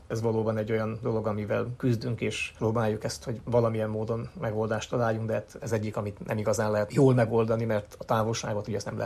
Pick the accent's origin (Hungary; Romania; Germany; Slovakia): Romania; Transylvania; now in United States; úgy, amiképpen otthon, Erdélyben vagy akár az anyországban is szükség van a magyarjainknak a lelki gondozására